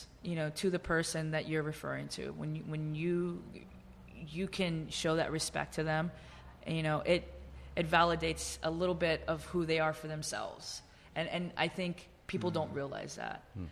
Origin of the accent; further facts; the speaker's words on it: Austin, Texas, United States; moved away as an adult; now in San Francisco, United States; I mean, to be honest with you, you know, moving to San Francisco, really, I came from Austin, Texas, and I moved to San Francisco when I was 28